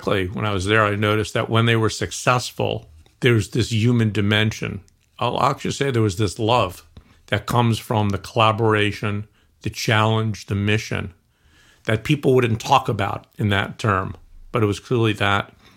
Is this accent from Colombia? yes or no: yes; Colombia; I was from Columbia, so they thought that I was something else.